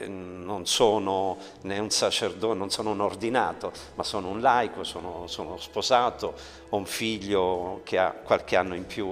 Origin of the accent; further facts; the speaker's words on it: Terlizzi, Apulia, Italy; born there; una parrocchia di Terlizzi, che è la mia città natale, nella quale tuttora vivo e opero